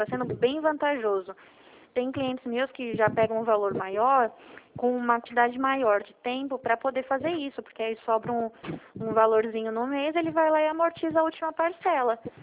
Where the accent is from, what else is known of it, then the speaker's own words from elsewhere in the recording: Dracena, São Paulo, Brazil; eu sou de Dracena.